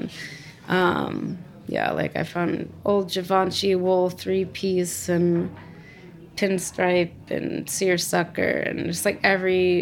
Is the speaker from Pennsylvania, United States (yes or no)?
no; Vermont, United States; I think growing up in Vermont, I was definitely, like, ready to get out of it.